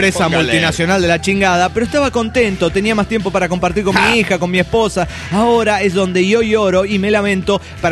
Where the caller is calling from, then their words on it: Cali, Valle del Cauca, Colombia; de Cali, Colombia.